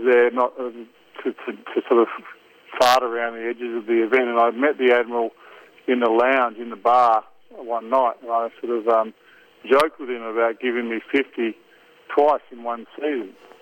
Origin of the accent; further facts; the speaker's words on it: Australia; I was a kid from Australia and I wasn't taking myself too seriously, and Australians tend not to a little bit.